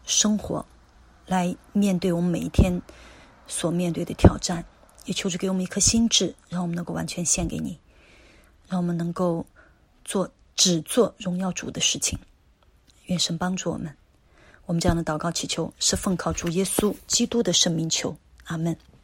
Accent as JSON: {"language": "Chinese", "country": "China", "said": "因为人们都不愿意无功受禄，我们中国人有句话叫做无功不受禄"}